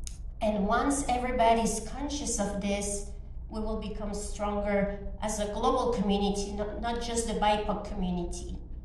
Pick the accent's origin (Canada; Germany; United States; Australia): Canada; I'm a Canadian who is based part-time in Los Angeles